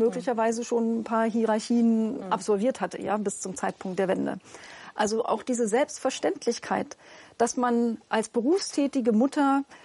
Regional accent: East Germany, Germany; Also als Ossi kann ich das gar nicht verstehen.

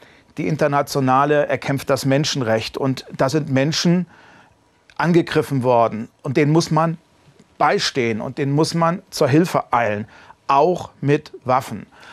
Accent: Germany; Ich bin unmittelbar an der Grenze zur ehemaligen DDR groß geworden, aber eben im westlichen Teil unseres Landes.

